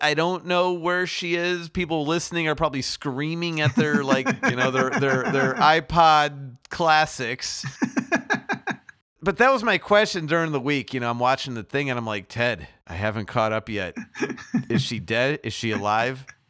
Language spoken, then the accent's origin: English; Chicago, Illinois, United States; I mean, growing up in Chicago and stuff, it was always Saturdays.